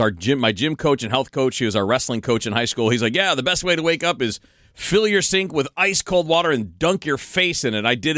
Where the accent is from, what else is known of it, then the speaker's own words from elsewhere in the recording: Michigan, United States; it's obviously hot as hell and I'm from Michigan, so I'm not really used to that.